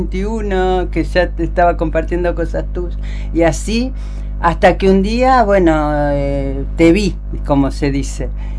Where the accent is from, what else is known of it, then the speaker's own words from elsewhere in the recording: Buenos Aires Province, Argentina; also born or lived in Neuquén; Yo nací en Neuquén, capital, pero de muy chiquita nos vinimos al Gran Buenos Aires.